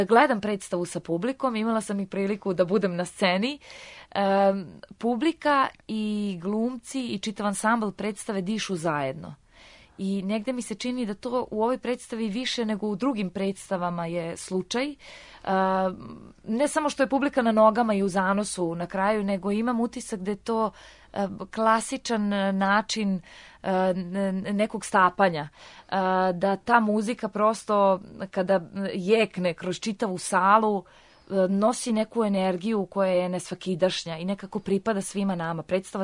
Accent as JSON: {"language": "Serbian", "country": "Serbia", "said": "On je kao glavni producent uspeo da dovede Mama Miju ne samo kod nas u Srbiju"}